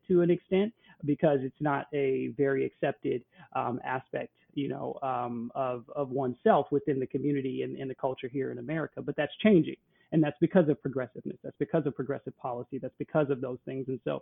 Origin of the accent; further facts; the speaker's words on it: United States; being an American who grew up here in the United States.